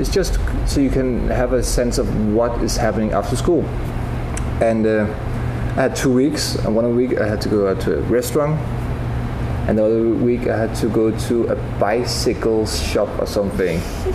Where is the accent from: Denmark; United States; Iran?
Denmark; Yeah, I was born and raised in Denmark.